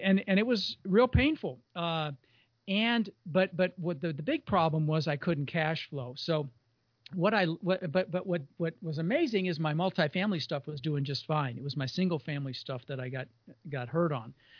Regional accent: Colorado, United States; Well, I grew up in Colorado, and I actually got my real estate broker's license when I turned 18.

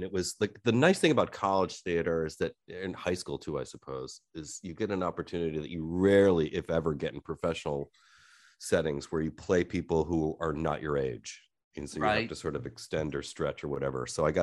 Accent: Cleveland, Ohio, United States; I grew up in Cleveland and I went to college in Boston, and that was, you know, it was a new environment.

